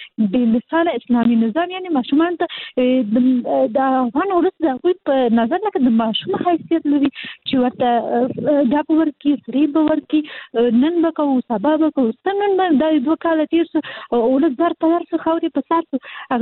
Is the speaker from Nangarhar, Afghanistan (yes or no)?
no; Kabul, Afghanistan; زه حاصلي د کابل یم،